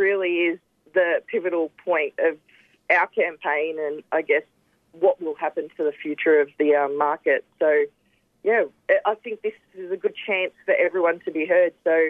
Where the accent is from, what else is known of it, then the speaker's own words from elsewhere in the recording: Preston, Victoria, Australia; especially because I grew up in Preston